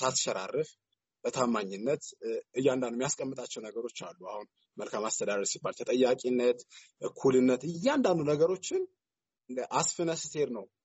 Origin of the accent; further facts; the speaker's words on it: Wolkite, Southern Nations, Nationalities, and Peoples' Region, Ethiopia; ተወልጄ ያደግኩት ወልቂጤ ከተማ ነው፣ ጉራጌ ዞን ውስጥ ነው።